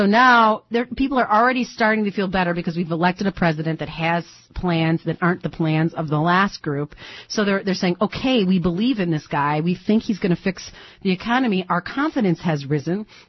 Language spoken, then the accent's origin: English; Detroit, Michigan, United States; I'm from Detroit. Are you kidding me?